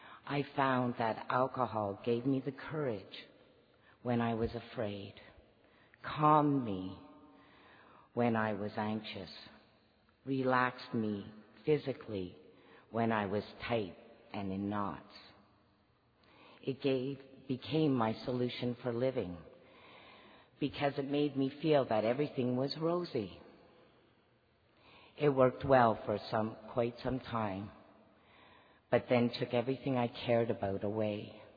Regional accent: Whitehorse, Yukon, Canada; I am an alcoholic. I'm from Area 79, District 52, Whitehorse, Yukon. If you're not sure where that is, our neighbors are Alaska.

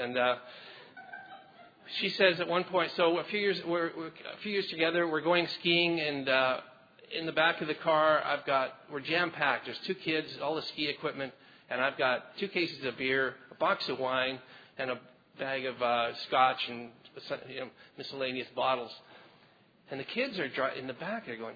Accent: Canada; And I'm Canadian, eh?

